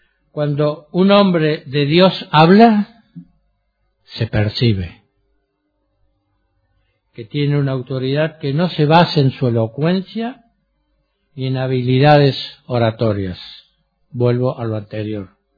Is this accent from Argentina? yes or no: yes; Argentina; Y a mí me causa, como argentino, reconocer que en nuestro país tenemos una serie de predicadores